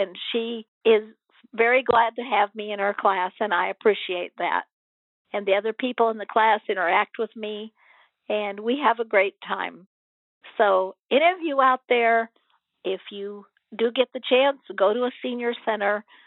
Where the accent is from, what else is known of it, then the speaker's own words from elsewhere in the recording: Lafayette, Indiana, United States; I'm from Lafayette, Indiana.